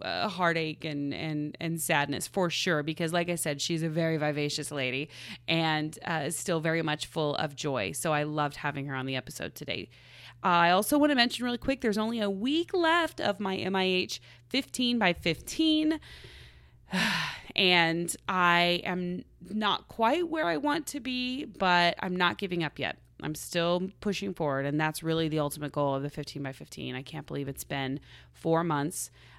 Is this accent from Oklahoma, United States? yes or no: yes; Oklahoma, United States; I'm from Oklahoma, so we had lots of tornadoes.